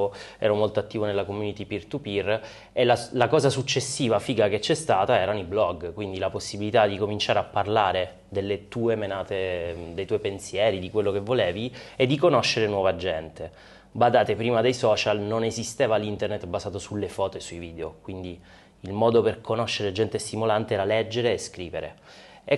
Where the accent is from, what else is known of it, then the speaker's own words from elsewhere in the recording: Sicily, Italy; moved away as an adult; now in Milan, Italy; Ho 38 anni, sono siciliano e ho studiato in realtà scienze politiche a Catania. Sono stato a Catania finché non ho finito gli studi e poi mi sono trasferito a Milano